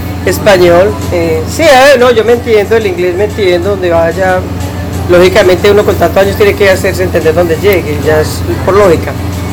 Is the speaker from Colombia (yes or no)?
yes; Medellín, Antioquia, Colombia; now in United States; Yo vengo de Colombia, Medellin, Colombia. Llevo aquí 34 años viviendo.